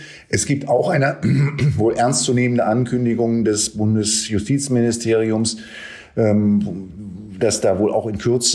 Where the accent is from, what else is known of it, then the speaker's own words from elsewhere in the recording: Berlin, Germany; als Berliner